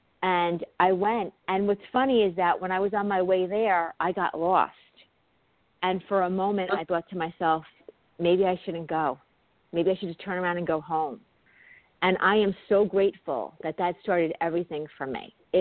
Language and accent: English; New York, United States; accent: New York; I hope that my New York accent doesn't get in the way, and I hope that I don't talk too fast, so if I do, just ask me to slow down, because it does, you know, the New York in me does come out.